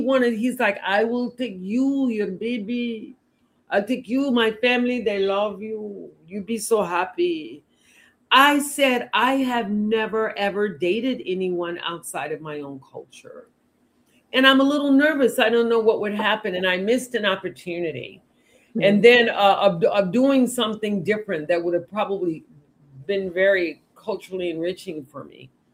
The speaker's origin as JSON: {"language": "English", "region": "Texas", "country": "United States", "said": "and I'm from Texas, so you know we got that, our kindred with that."}